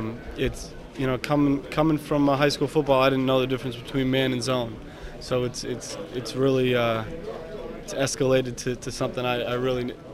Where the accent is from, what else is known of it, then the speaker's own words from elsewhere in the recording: Vermont, United States; I'm from Vermont, so we have to claim, you know, the Boston guys.